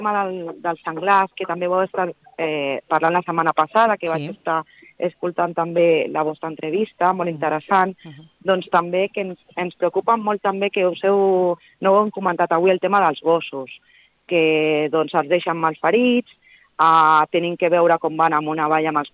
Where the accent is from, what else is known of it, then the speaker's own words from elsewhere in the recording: Calella, Catalonia, Spain; som un barri més, som gent de Calella, doncs que hi treballem a Calella, que hi vivim, que fem vida a Calella